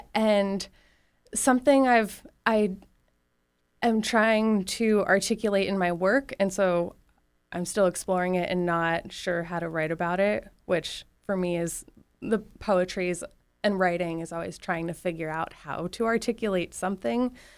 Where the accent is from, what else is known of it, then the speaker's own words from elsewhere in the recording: New Jersey, United States; also born or lived in Pennsylvania; Pretty equally in New Jersey and Pennsylvania. So northern New Jersey, very different from eastern Pennsylvania, even though they're close.